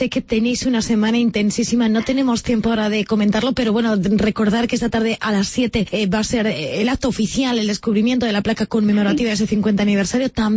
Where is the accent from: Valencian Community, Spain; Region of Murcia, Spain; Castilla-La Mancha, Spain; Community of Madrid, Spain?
Castilla-La Mancha, Spain; Talavera de la Reina; pero yo que soy de Talavera le conozco y le he conocido siempre como maestría.